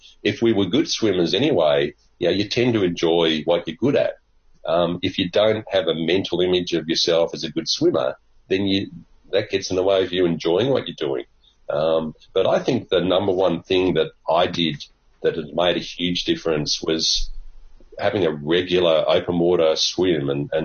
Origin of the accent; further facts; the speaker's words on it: England, United Kingdom; born there; I was born in England.